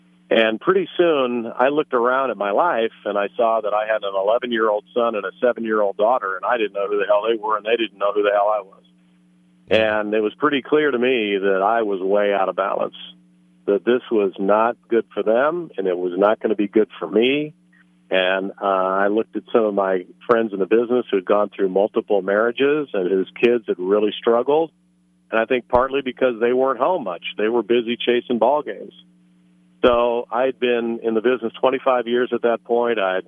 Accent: Lincoln, Nebraska, United States; For me, it was a little personal, Adam, because, you know, I grew up in Lincoln, and I just idolized the ball club growing up.

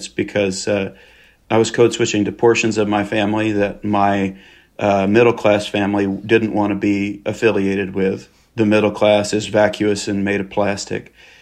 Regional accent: Kansas, United States; I was born and raised in Kansas, and in a family that was of grassers, right, were people that really liked bluegrass music. I got to Arkansas about 12 years ago

